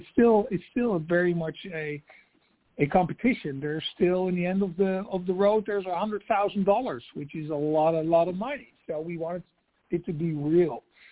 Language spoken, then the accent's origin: English; Netherlands; I come from the Netherlands originally, produced a lot of shows all over the world.